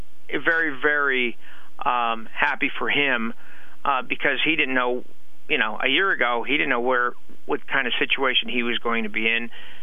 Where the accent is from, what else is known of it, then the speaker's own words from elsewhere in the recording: Hazleton, Pennsylvania, United States; I compare him to when Joe Madden was in high school and I was a kid growing up in Hazleton.